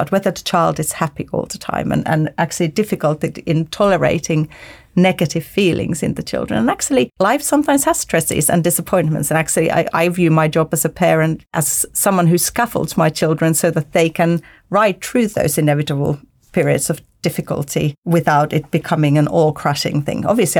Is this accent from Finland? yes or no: yes; Finland; I'm from Finland, and Finland regularly tops the world happiness polls